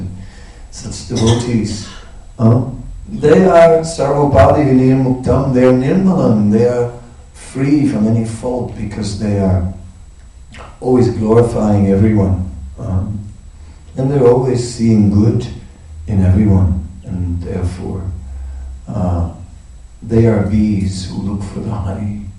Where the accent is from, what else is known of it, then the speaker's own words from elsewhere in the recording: Netherlands; English is a second language; So see, I'm Dutch, and therefore it's different for me.